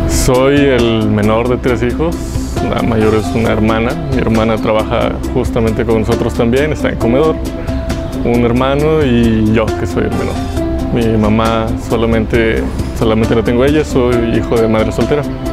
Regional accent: San José del Progreso, Oaxaca, Mexico; soy habitante de San José del Progreso, soy originario de acá y estudio la carrera de geología.

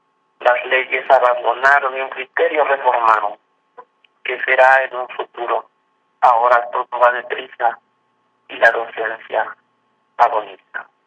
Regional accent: Guerrero, Mexico; principalmente siendo guerrerense. Hay muchos guerrerenses que quisieran tener la oportunidad de levantar la voz

